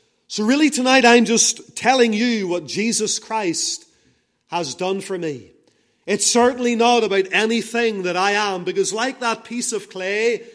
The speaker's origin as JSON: {"language": "English", "town": "Lisburn", "region": "Northern Ireland", "country": "United Kingdom", "tie": "born or raised there", "said": "I was born in 1978 in Lagan Valley Hospital in Lisburn. And I grew up in Lisburn until the age of about 30 whenever I got married."}